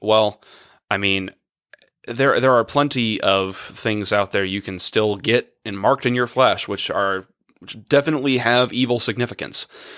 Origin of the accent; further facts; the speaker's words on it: United States; I'm an American.